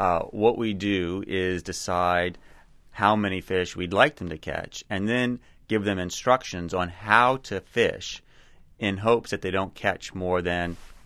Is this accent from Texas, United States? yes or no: no; Washington, D.C., District of Columbia, United States; Let me give you an example. I'm from Washington, D.C.